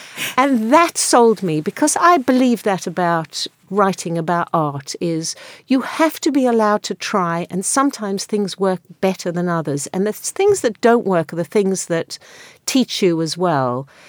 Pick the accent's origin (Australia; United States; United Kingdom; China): United Kingdom; England; I'm a British citizen and I am English.